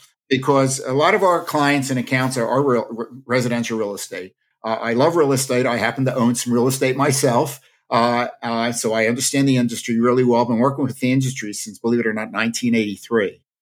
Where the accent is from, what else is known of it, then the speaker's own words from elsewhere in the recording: Philadelphia, Pennsylvania, United States; I'm a Philly boy. So I grew up in Philadelphia.